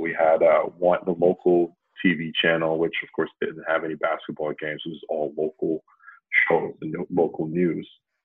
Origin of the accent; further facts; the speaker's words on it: Hope Bay, Portland, Jamaica; I think it says in some of the bios that I'm from Port Antonio, but I'm actually from Hope Bay. It's about 10 miles west of Port Antonio.